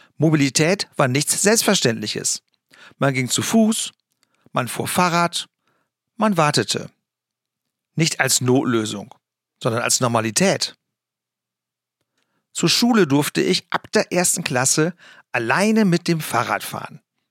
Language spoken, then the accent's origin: German; Lower Saxony, Germany; Ich bin im Emsland aufgewachsen, auf dem Dorf. Und darauf bin ich auch stolz. Das Emsland Anfang der 70er und 80er Jahre war kein Ort, den man kannte.